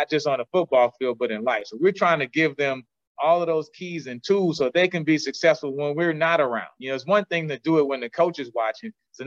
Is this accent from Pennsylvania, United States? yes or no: no; New Orleans, Louisiana, United States; also born or lived in Houston / Jacksonville; I'm from New Orleans, Houston, Jacksonville. My whole life has been along I-10, except when I went to Alabama State.